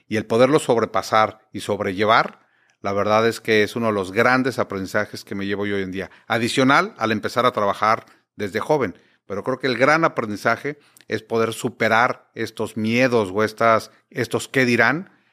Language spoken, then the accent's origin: Spanish; Monterrey, Nuevo León, Mexico; also born or lived in Mexico City; Yo realmente nací en la Ciudad de México, pero me crié toda mi vida en Monterrey.